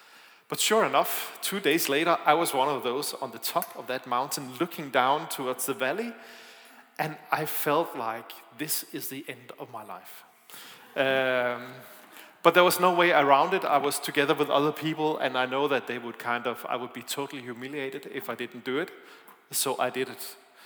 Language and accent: English; Denmark; accent: Danish; English is a second language; It's not just the sound system, it's also my accent. I am from Denmark, I'm sorry about that.